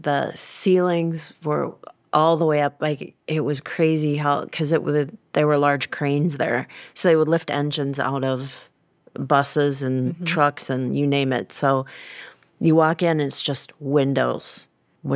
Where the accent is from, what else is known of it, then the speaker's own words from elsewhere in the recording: Bloomington, Minnesota, United States; also born or lived in Baltimore; I was born in Baltimore, Maryland, and landed in Bloomington, Minnesota. My father was in the Army and then became an engineer, so we landed here. And so I pretty much grew up here.